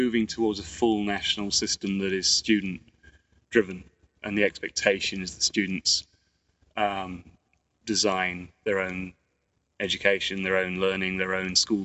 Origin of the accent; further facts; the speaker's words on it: England, United Kingdom; So I come from England, so I'm struggling more than other people as well.